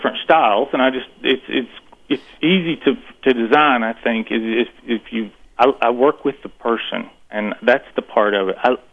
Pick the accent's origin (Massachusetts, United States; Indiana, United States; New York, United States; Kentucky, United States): Kentucky, United States; it tells about how I grew up in Kentucky and photographs of my family's place and lots of different styles of gardens.